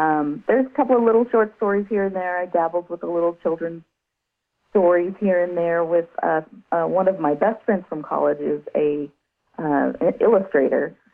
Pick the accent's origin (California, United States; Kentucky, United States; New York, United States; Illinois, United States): California, United States; Central Valley; because I'm from the Central Valley, and that was a big risk moving up there.